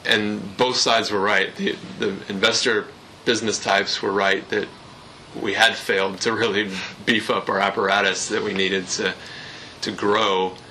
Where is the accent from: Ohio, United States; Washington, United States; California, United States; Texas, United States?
Texas, United States; being a Texan coming from Texas and returning to Texas